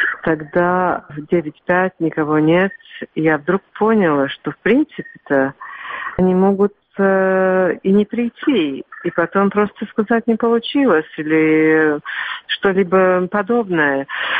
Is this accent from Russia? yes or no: yes; Siberia, Russia; born there; Да, я родилась в Сибири, да.